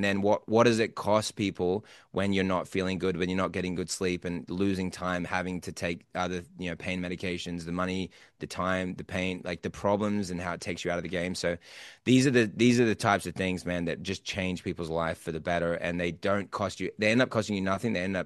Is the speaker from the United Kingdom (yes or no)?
no; Australia; also born or lived in United States; I'm Australian, so we've got to do the Australian, and I'm American as well, but. So I'm in both worlds